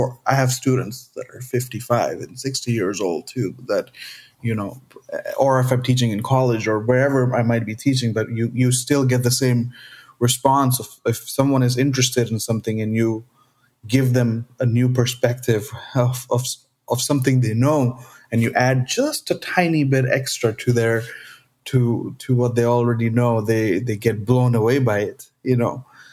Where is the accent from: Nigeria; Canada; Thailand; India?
India; now in United States; when I came to America from India